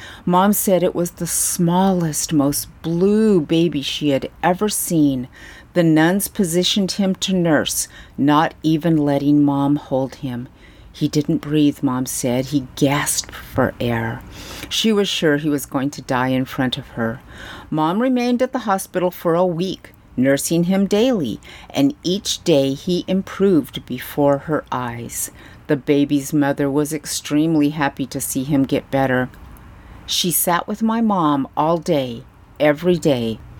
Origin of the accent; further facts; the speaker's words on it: Durango, Colorado, United States; born there; the closest hospital that could do the C-section my mother needed was in Durango, Colorado. I was born in September 1946.